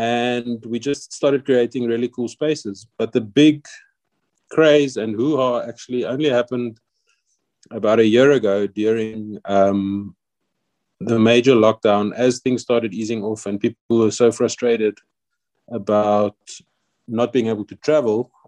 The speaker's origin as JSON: {"language": "English", "town": "Pretoria", "region": "Gauteng", "country": "South Africa", "tie": "born or raised there", "said": "I was born in Pretoria. … I grew up on a little dusty farm just outside Pretoria"}